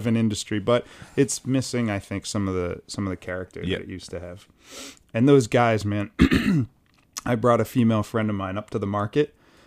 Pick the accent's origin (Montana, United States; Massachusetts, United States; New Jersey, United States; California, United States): Massachusetts, United States; Boston; moved away as an adult; because I'm from Boston, but when I first came to New York